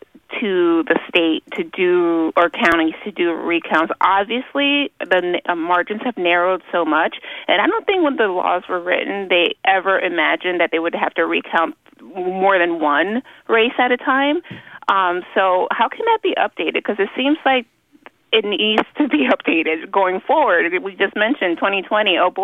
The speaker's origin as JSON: {"language": "English", "region": "Florida", "country": "United States", "lives_now": "Jacksonville, United States", "said": "I'm originally from Broward and now live in Jacksonville, but oh boy."}